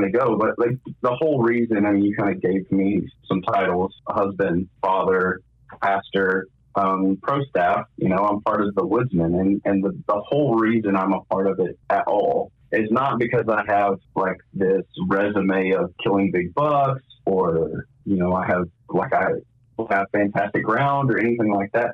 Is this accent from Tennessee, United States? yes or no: no; Texas, United States; I grew up in West Texas. My family is a couple generations of working in the oil fields out there. And just grew up a small town kid.